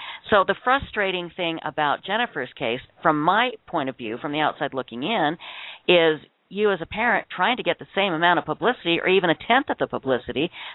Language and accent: English; Utah, United States; the missing West Valley woman here in my home state of Utah.